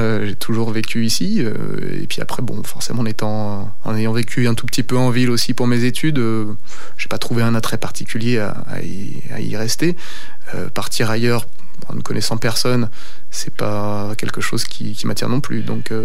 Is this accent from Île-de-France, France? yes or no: no; Larajasse, Auvergne-Rhône-Alpes, France; je suis originaire de l'Arajas. Mmh. Voilà, et puis donc du côté de mon père et du côté de ma mère de Saint-Martin, donc très local.